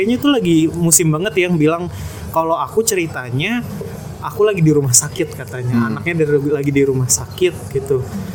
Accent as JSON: {"language": "Indonesian", "region": "Kalimantan", "country": "Indonesia", "said": "kita orang Kalimantan ya gitu"}